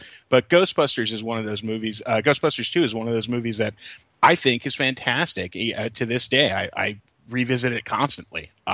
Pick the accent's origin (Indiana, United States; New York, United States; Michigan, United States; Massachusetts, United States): New York, United States; Brooklyn; there was a video rental store next to Kings Plaza in Georgetown, where I grew up in Brooklyn.